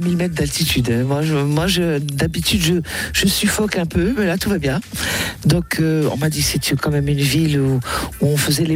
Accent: Antilles, France; also born or lived in Ivry-sur-Seine; now in United States; Je suis née en France, je suis née à Ivry dans le 94. J'ai fait mes 9 premières années en France et après mes parents sont rentrés aux Antilles et j'ai grandi là-bas. Puis après je suis arrivée aux États-Unis

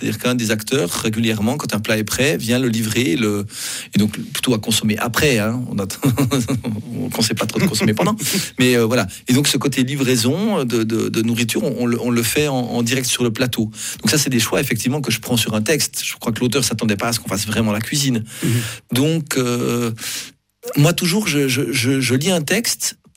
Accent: Switzerland; je suis un Suisse qui les voit de l'extérieur.

